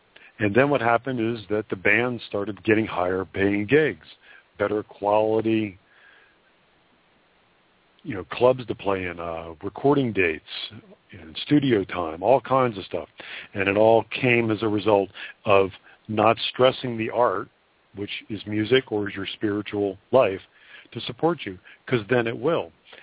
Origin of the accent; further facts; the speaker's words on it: Delaware, United States; growing up in Delaware, where I played music